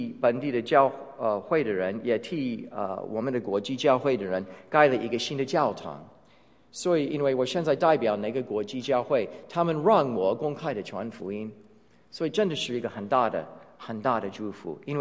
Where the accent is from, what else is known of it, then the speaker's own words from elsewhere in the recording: United States; Chinese is a second language; now in Taiwan; 我住在台湾一共17年，从1992年到今年夏天的时候，台湾是我的家。所以如果别人问我你是从哪里来的，我没有说我是从美国来的，我现在说我是从台湾来的